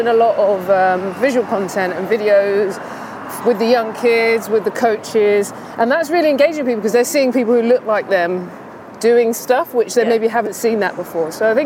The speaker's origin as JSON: {"language": "English", "region": "London", "country": "United Kingdom", "tie": "born or raised there", "said": "I grew up in South London, not too far from here"}